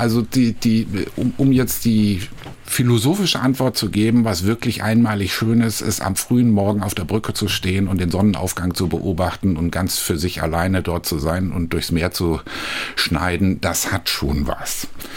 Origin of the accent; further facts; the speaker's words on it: Hesse, Germany; also born or lived in Essen; now in Hamburg, Germany; Aufgewachsen bin ich im Wesentlichen in Hessen. Geboren bin ich in Essen im Ruhrgebiet und bin dann in Hessen im Taunus, im schönen Taunus zur Schule gegangen und dort aufgewachsen, bevor ich dann die dunkle Seite meiner Vergangenheit über Bremen nach Hamburg gekommen bin.